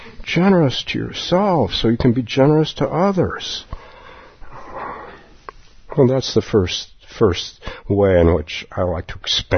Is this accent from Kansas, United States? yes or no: no; Palo Alto, California, United States; I grew up in Palo Alto, and my teacher wanted me to open a sitting group there